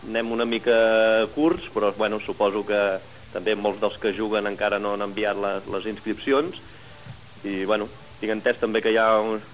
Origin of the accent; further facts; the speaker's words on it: Caldes de Montbui, Catalonia, Spain; el meu DNI posa que sóc de Caldes de Montbui. La nacionalitat després queda bastant clara, no?